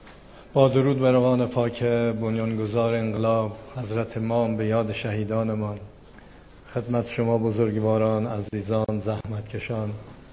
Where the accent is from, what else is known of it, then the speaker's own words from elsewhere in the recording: Iran; من به عنوان یک ایرانی، یک انسان، دلم میخواد بهترین شهر رو داشته باشیم